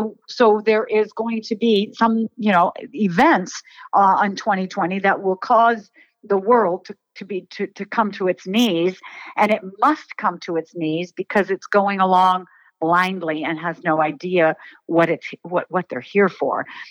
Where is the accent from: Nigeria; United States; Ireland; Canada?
Canada; Well, I'm from Canada, so I guess you, the Americans would say on a vacation.